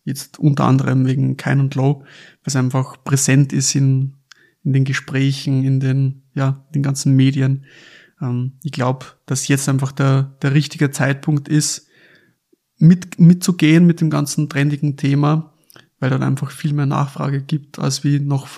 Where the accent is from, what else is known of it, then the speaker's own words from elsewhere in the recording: Lower Austria, Austria; weil wenn ich zurückdenke bei uns in Niederösterreich, wo ich so 14, 15, 16 war, da war es ab 16 schon erlaubt, alles zu trinken.